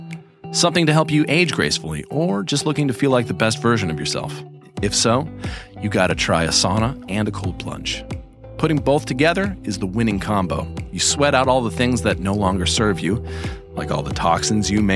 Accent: California, United States; my brain, which is still functioning basically as a Californian, cannot comprehend like a Chicago winter.

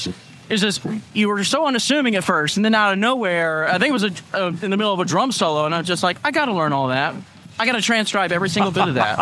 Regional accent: Mobile, Alabama, United States; I'm from Mobile, Alabama.

